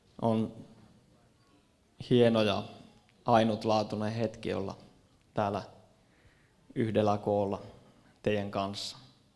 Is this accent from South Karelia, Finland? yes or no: no; Haapajärvi, North Ostrobothnia, Finland; Mä oon tuolta Haapajärveltä kotoisin, mikä on tuo naapurikunta tuossa.